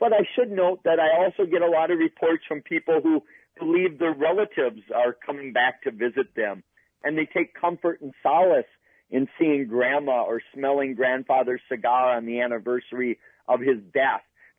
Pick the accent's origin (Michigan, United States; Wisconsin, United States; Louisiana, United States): Wisconsin, United States; Eau Claire; I'm heading to one of the first cases I ever investigated right outside of my hometown of Eau Claire